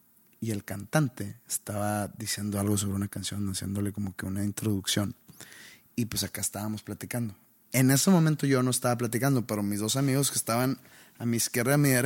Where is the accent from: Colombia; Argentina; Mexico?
Mexico; para que vean que soy mexicano y que le voy a México